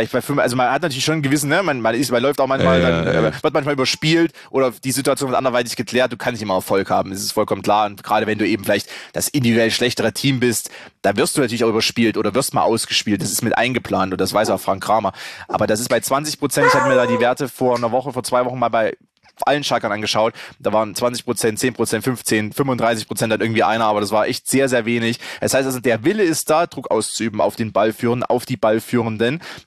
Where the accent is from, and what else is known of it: Stuttgart, Baden-Württemberg, Germany